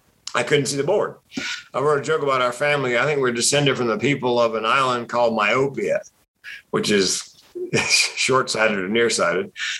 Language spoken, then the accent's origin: English; Raleigh, North Carolina, United States; Raleigh, North Carolina.